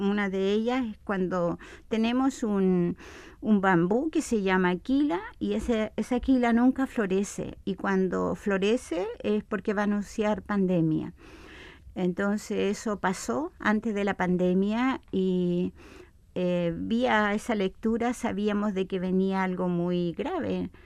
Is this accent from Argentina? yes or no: no; Chile; también de todos los chilenos que integramos este proceso de escritura de la nueva constitución